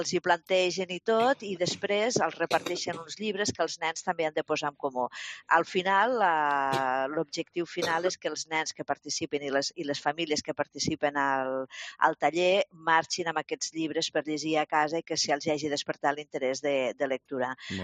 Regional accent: Lleida, Catalonia, Spain; nosaltres com a lleidatans segurament trobarem moltes històries o molts detalls o moltes anècdotes

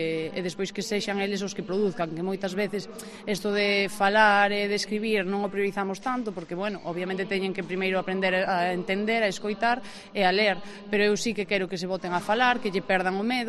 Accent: A Baña, Galicia, Spain; now in Santiago de Compostela, Spain; a miña aldea é a Baña

